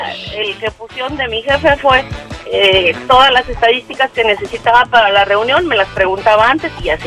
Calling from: San Luis Potosí, Mexico; Si no, por favor, somos de San Luis Potosí

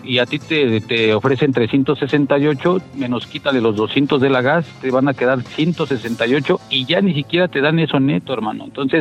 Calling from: Tlalnepantla, State of Mexico, Mexico; Pues yo ando aquí por Tlanepantla.

